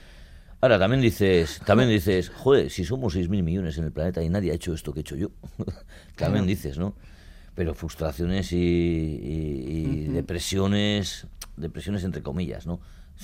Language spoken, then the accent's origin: Spanish; Basque Country, Spain; el que soy vasco